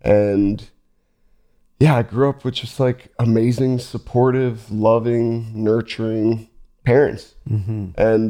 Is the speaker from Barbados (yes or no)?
no; Delaware, United States; You know, I grew up in Delaware. I very quickly realized like Delaware wasn't it.